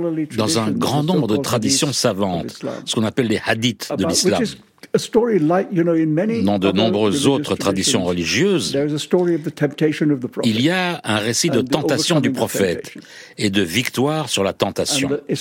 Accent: Bombay, Maharashtra, India; now in United Kingdom; j'étais très heureux en grandissant à Bombay.

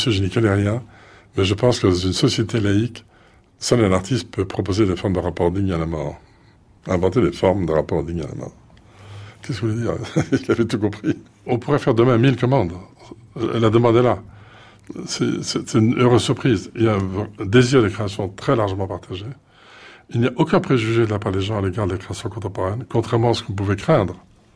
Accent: Belgium; Alors, en tant que Belge, je vous disais

